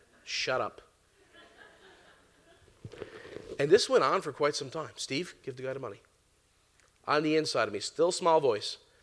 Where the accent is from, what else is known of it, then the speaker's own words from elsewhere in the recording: Canada; You know, we're from Canada.